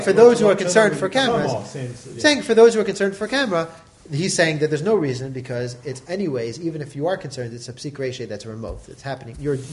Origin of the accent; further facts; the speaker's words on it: Brooklyn, New York, United States; which growing up in Brooklyn, they when I was younger, they had already had the lights that are motion sensors.